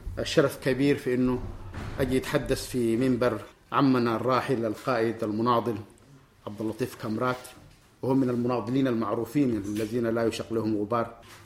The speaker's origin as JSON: {"language": "Arabic", "country": "Sudan", "said": "فهو خلى تركة كبيرة وخلى إرث كبير جدا بالنسبة لنا كسودانيين"}